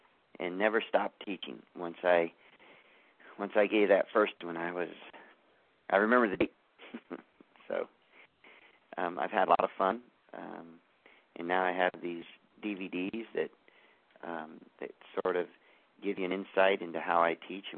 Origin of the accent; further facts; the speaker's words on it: Florida, United States; I grew up in Southwest Florida, and my mother was a golf professional, a teacher.